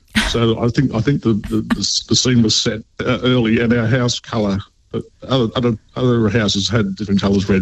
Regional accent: Newcastle, North East England, United Kingdom; where I grew up in Newcastle

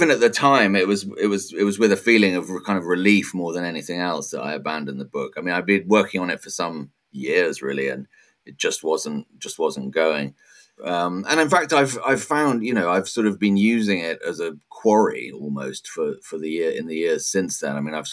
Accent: London, United Kingdom; now in Hungary; I grew up in England and in London, and that's very much the place that I guess still think of as home ultimately. But by that point, I'd been living in Hungary for many years. I have a Hungarian family.

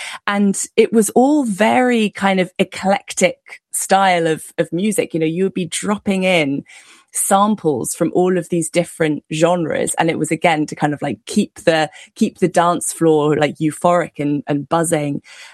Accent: London, United Kingdom; I think as someone who's, you know, born and raised in London

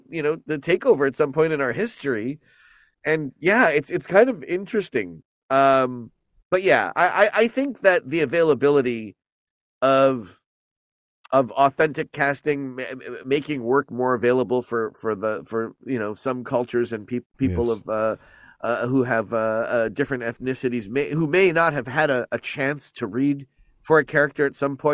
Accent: Canada; accent: Canadian; I've lost my Canadian accent. It's been years, eh? But every time I go back to visit, I suddenly go back into that twang.

